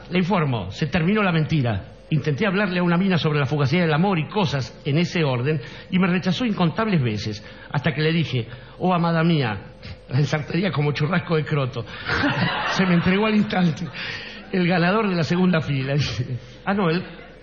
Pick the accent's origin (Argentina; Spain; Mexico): Argentina; Goya, Corrientes; somos de Goya, Corrientes, y vinimos a verte por primera vez.